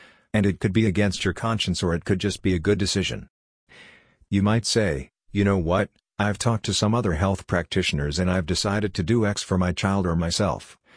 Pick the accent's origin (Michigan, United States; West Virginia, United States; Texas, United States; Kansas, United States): West Virginia, United States; I can make fun of people from West Virginia because I am from West Virginia.